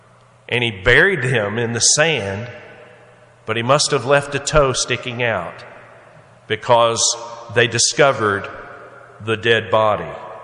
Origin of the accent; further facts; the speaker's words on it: Atlanta, Georgia, United States; born there; In Georgia, where I'm from, I was born in Atlanta, Georgia, and I love the state of Georgia. I'm a Georgia boy.